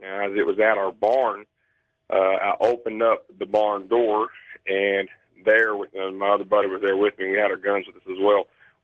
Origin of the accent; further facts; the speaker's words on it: Oak Ridge, Tennessee, United States; I'm from Oak Ridge, Tennessee